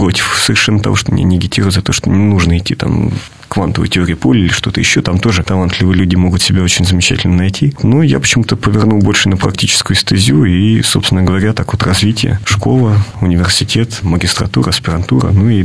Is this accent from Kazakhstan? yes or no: no; Tomsk Oblast, Russia; born there; в город без названия, почтовый ящик номер 7, в котором я родился, это вот под Томском.